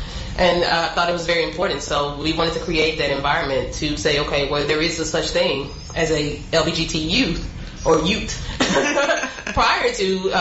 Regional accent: Mississippi, United States; And I grew up in Mississippi, small town.

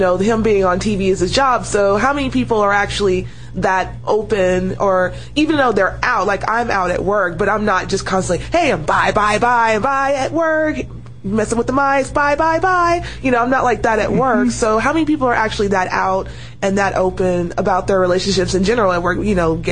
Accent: Louisiana, United States; No, Louisiana.

